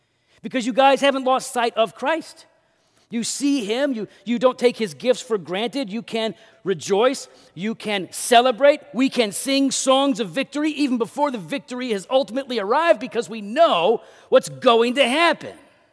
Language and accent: English; United States; I hope, as an American, I hope all of my friends love and value the Constitution and the Bill of Rights.